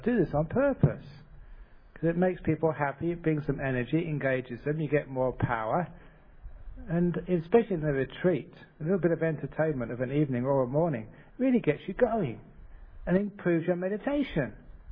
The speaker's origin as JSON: {"language": "English", "region": "England", "country": "United Kingdom", "tie": "born or raised there", "moved": "yes", "said": "the way people used to get into soccer in my home country in England when I was young."}